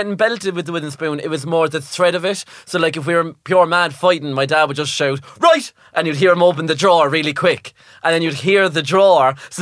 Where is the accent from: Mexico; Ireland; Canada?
Ireland; Anytime I mention I'm Irish